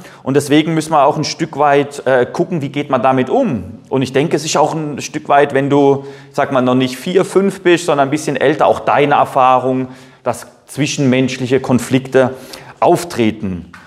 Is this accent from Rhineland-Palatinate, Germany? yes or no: yes; Dierdorf, Rhineland-Palatinate, Germany; aus der evangelischen Gemeinschaft in Dierdorf, wo ich herkomme.